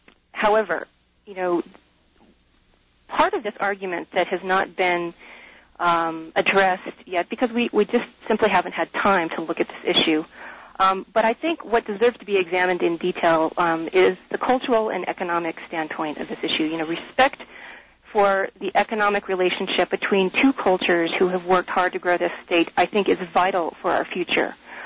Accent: United States; But I'm Irish-American, and I'm the daughter of a twice-decorated Vietnam War veteran.

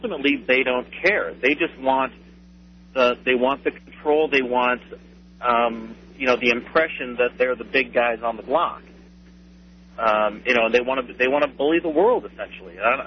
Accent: United States; And it's embarrassing to me as an American.

